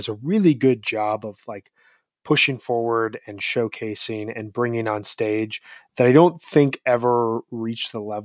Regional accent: Illinois, United States; I grew up in Illinois, and every time I go to Michigan, I'm like, my God, this is just such a beautiful state

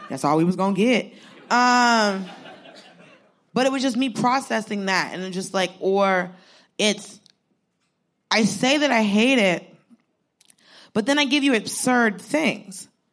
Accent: Georgia, United States; Because, like, I grew up in Georgia. I grew up in I'm Southern. So we love spinning a yarn.

